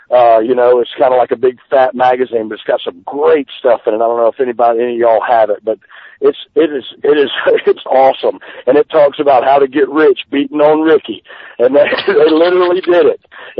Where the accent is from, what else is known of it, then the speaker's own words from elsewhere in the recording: the South, United States; I'm from the South, so I remember those days, you know.